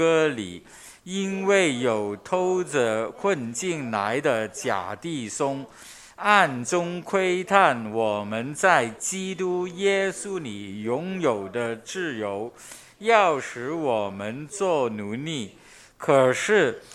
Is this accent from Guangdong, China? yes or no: yes; Guangdong, China; 我们特别是南方人就对官没有什么特别的感觉的都是山高皇帝远那个感觉。我们在过了岭南，我们这边人都是这样思想